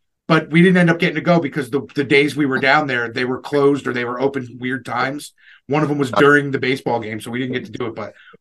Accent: Philadelphia, Pennsylvania, United States; Like when I go to places and I say I'm from Philly, people instantly want to fight you

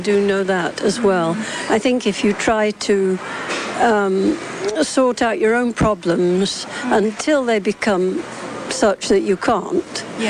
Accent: United Kingdom; Because I'm British...

